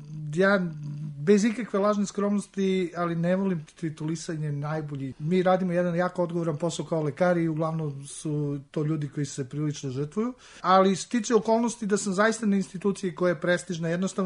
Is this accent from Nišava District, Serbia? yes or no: yes; Niš, Nišava District, Serbia; Sticajem okolnosti, već pre Erasmusa sam ja bio izabran za visiting profesora u Nišu, u mom rodnom gradu